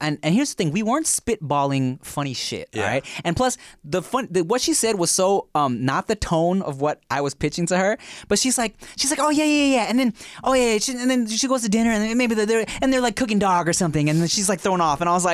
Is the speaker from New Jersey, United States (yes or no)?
no; Paramount, California, United States; also born or lived in Montana; I'm not from fucking Montana, man. I was born there. That's it. I'm from Paramount.